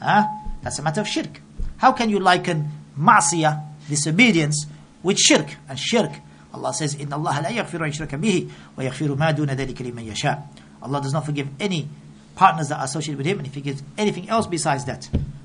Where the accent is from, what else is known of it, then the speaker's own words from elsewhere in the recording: Morocco; Because when he found out that we're from Morocco, he said, tell Maghrawi, look straight away.